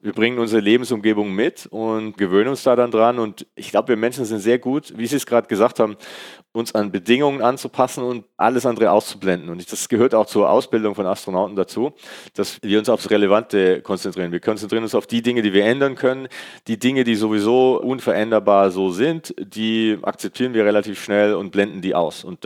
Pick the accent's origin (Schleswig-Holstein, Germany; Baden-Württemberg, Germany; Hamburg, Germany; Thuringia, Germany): Baden-Württemberg, Germany; Künzelsau; Ich bin ja selbst in Künzelsau aufgewachsen, nicht weit weg von Lampoldshausen.